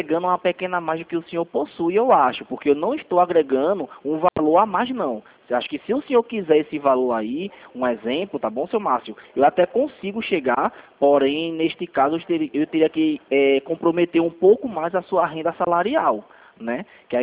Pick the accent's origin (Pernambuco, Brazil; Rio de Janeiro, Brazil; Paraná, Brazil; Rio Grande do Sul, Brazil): Pernambuco, Brazil; Recife; Sou de Recife.